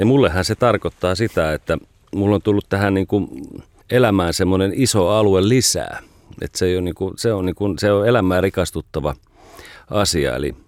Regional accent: Jyväskylä, Central Finland, Finland; Mä oon Jyväskylästä.

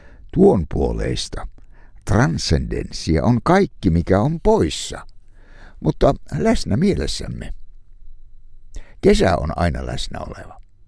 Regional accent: Enonkoski, South Savo, Finland; born there; synnyin seudullani Enonkoskella.

